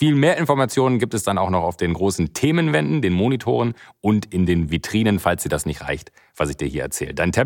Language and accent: German; Waldniel, North Rhine-Westphalia, Germany; also born or lived in Mönchengladbach; ich bin geboren 1979 in der Weltstadt Mönchengladbach. Bin groß geworden gleich um die Ecke in Waldniel an der niederländischen Grenze.